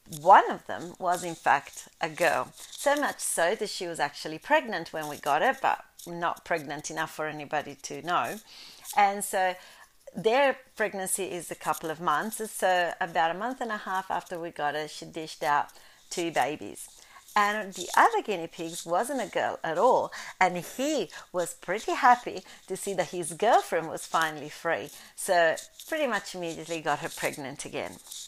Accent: Italy; English is a second language; As a child, while growing up in Italy

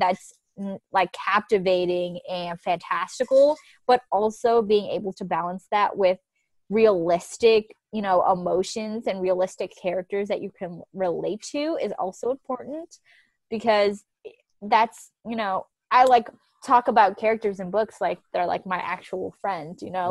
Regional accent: Oakland, California, United States; I came from East Oakland. It's not the very best neighborhoods, you know

